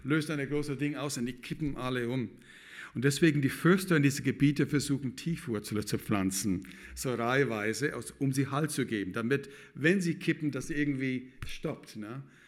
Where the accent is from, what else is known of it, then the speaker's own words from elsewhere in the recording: California, United States; German is a second language; ich komme aus der Mojave-Wüste zwischen Los Angeles und Las Vegas. Das ist nur ein bisschen südlich von Death Valley.